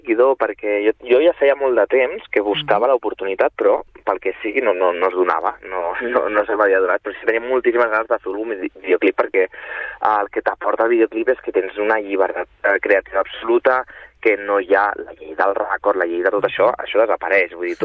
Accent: Sabadell, Catalonia, Spain; jo, òbviament, soc d'allà, soc de la Creu Alta

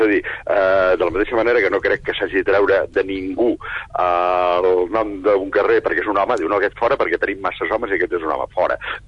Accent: Terrassa, Catalonia, Spain; Jo soc de Terrassa

